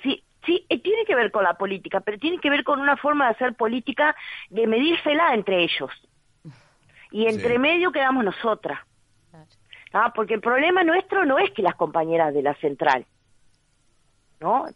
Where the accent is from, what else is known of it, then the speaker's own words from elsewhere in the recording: Fray Bentos, Río Negro, Uruguay; now in Montevideo, Uruguay; Yo soy de Fray Bentos.